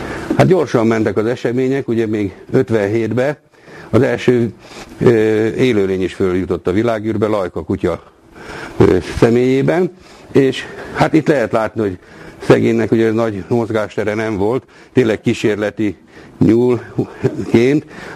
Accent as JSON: {"language": "Hungarian", "town": "Kiskunfélegyháza", "region": "Bács-Kiskun", "country": "Hungary", "tie": "born or raised there", "said": "Én 49-ben Kiskunfélegyházán születtem."}